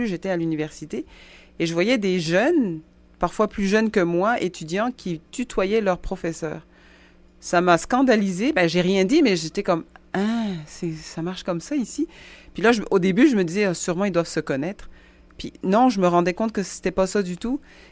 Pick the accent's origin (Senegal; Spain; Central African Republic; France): Central African Republic; born there; je suis née en République centrafricaine, mais ma mère est hollandaise. Okay. Elle est blanche, c'est une européenne. Donc, j'ai eu dans ma maison deux couleurs, deux cultures, deux langues aussi, parce qu'elle parlait néerlandais